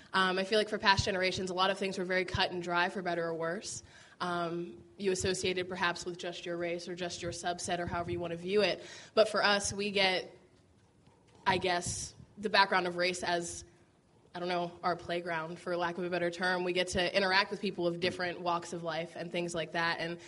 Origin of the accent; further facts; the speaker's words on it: Ellwood City, Pennsylvania, United States; I'm 23 years old. I'm originally from Elwood City, Pennsylvania, so anyone that's from the area knows it's like just down that way.